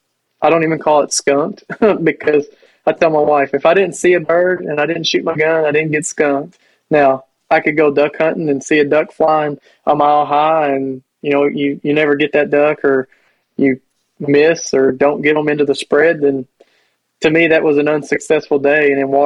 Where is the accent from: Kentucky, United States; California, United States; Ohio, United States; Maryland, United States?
Kentucky, United States; like I'm from Kentucky, so I don't know how that affects you guys